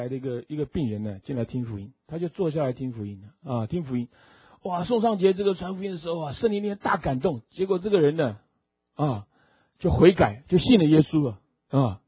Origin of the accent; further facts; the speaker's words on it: Fuzhou, Fujian, China; 在福州，我们从福州来的啊，这就是你老乡你故乡的故事啊